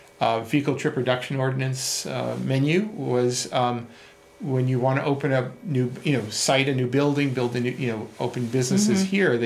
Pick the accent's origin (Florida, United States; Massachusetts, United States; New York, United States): New York, United States; New York City; You know, like I grew up in New York City.